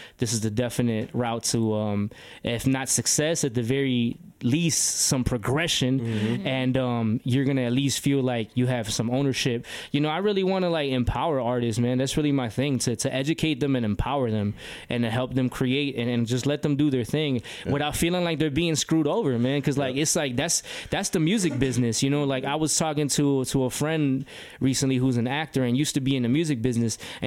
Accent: Chicago, Illinois, United States; growing up in Chicago in the music business, definitely

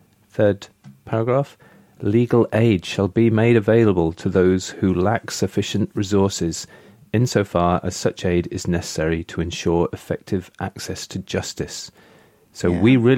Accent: United Kingdom; whereas it just comes like nature to me as a British person.

